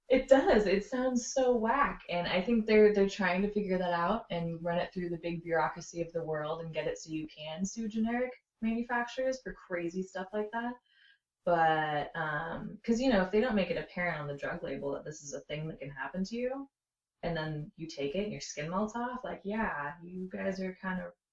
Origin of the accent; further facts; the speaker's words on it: Sebastopol, California, United States; I grew up in Sebastopol, right? Northern California.